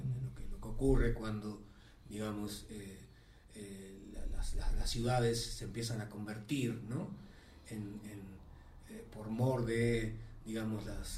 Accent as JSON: {"language": "Spanish", "region": "Montevideo", "country": "Uruguay", "tie": "born or raised there", "said": "Yo, a pesar de que viví muchos años fuera del país, crecí en Montevideo"}